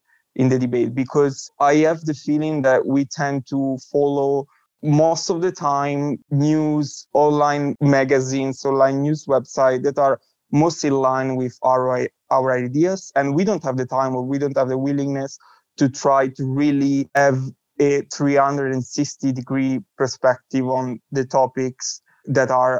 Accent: Alessandria, Piedmont, Italy; as Philip said, I am from Italy, from a small city in the northwest of Italy called Alessandria.

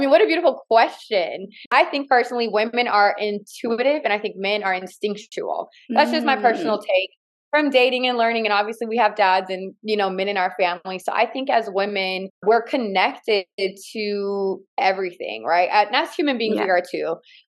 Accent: California, United States; So I'm actually from Cali. I'm from like LA County. I moved to the city of Los Angeles as soon as I turned 18.

